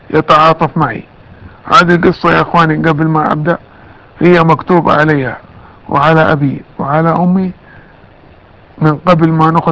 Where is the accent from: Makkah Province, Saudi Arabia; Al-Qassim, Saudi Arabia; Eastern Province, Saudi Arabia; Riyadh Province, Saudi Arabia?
Makkah Province, Saudi Arabia; Jeddah; كنت منتقل من المرحلة المتوسط عندنا في جدة السعودية إلى المرحلة الثانوية أولى ثانوي.